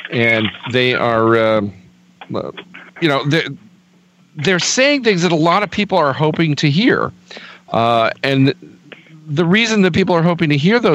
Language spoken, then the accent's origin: English; Washington, United States; In the 30s, people spoke of the 47 states and the Soviet of Washington. That's my hometown.